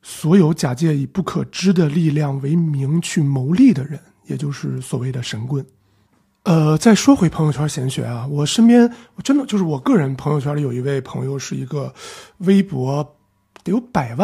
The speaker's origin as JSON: {"language": "Chinese", "country": "China", "said": "我们作为一个中国人"}